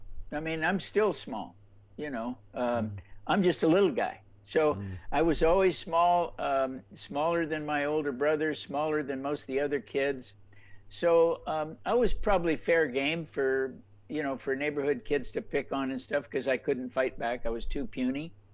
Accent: Los Angeles, California, United States; now in North Carolina, United States; Yeah, I grew up actually in Los Angeles.

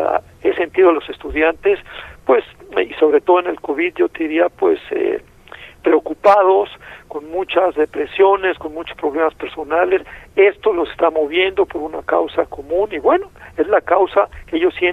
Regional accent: Palestine; como saben que soy de Palestina, porque me proyecto Palestina

